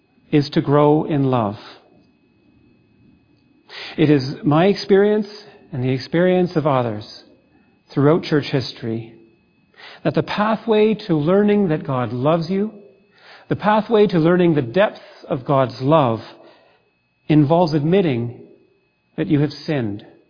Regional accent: Toronto, Ontario, Canada; I grew up in Toronto. I was born in Scarborough and in a neighborhood of townhouses, first starter homes

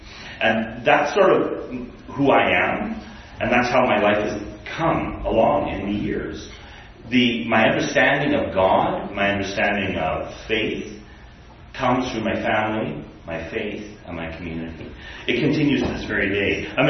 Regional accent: Alberta, Canada; also born or lived in British Columbia; I was born in British Columbia, northern BC, grew up in Alberta, lived in various places, into the States and across Canada, and I ended up here by choice.

